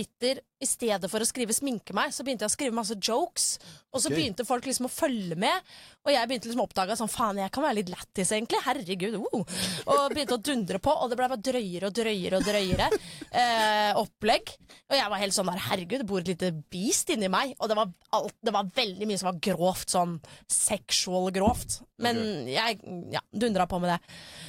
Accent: Holmestrand, Vestfold, Norway; det valgte jeg da jeg bodde hjemme i Holmestrand. Da var jeg vel typ 18-19 år

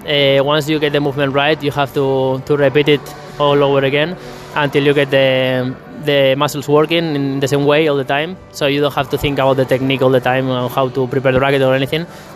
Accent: Santander, Cantabria, Spain; English is a second language; Yeah, Santander, in the north.

